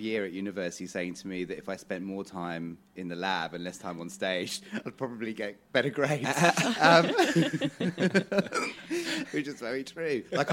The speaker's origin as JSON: {"language": "English", "country": "United Kingdom", "said": "So I always represented myself as a British man who is of mixed heritage."}